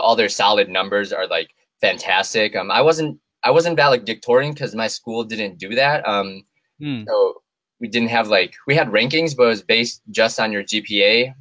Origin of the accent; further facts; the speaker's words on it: Madison, Wisconsin, United States; cause I grew up in Madison, and UW Madison is like a phenomenal school.